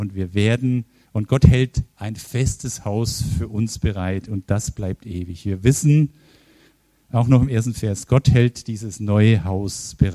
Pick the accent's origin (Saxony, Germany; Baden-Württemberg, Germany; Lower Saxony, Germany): Baden-Württemberg, Germany; born there; durch ein kleines Dorf im Kreis Heilbronn, wenn ich da durchfahre von oben bis unten, dann ist oben ein neues Haus, da stand früher mal das Elternhaus meines Vaters.